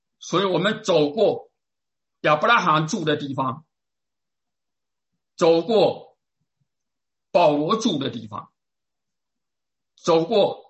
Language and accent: Chinese; China; 我们中国人从哪里来？从两河流域进入中国的